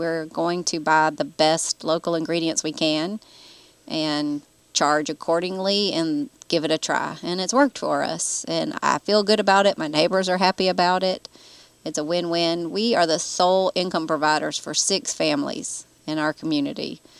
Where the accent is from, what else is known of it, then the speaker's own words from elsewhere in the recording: Sumter, South Carolina, United States; And I'm from Sumter, so we looked around Sumter some, and Manning and Santee, and then up this way